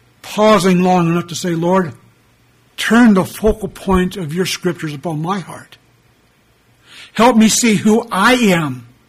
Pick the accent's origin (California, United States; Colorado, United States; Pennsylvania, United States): Colorado, United States; To continue, I come from Colorado